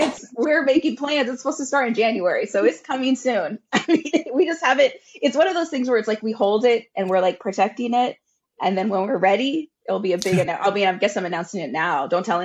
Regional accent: El Paso, Texas, United States; born there; So my first language is English.

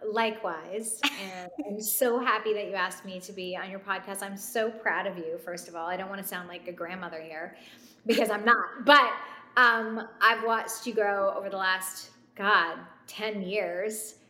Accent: Canada; moved away as an adult; now in United States; I was born in Canada. I was raised in Canada, and I always knew that I wanted to be a country music artist. So at 18, I picked up and left

